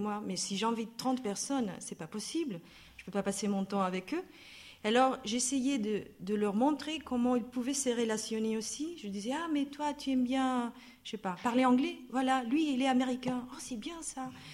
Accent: Barcelona, Catalonia, Spain; French is a second language; Quand j'étais jeune et j'habitais toute seule à Barcelone, je suis espagnole de Barcelone

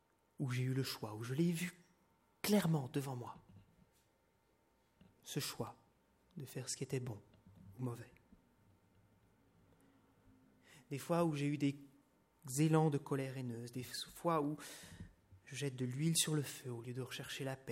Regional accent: France; Mais je suis français.

